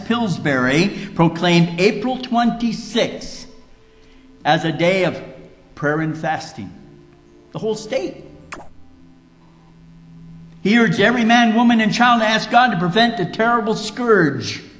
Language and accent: English; Minnesota, United States; accent: Minnesotan; I came from Minnesota. I speak Minnesotan. You betcha.